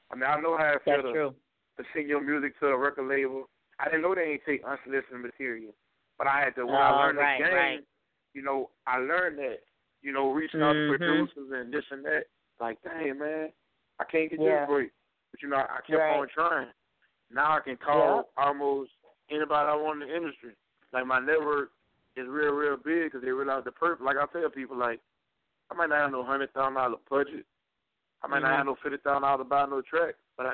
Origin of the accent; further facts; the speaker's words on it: Flagler, Louisiana, United States; You know, I'm from Flagler, Louisiana, a small town